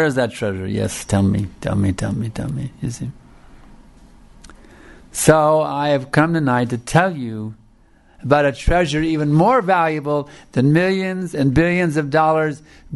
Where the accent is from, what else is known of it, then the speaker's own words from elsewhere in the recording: United States; See, we had songs like this when we grew up with in America.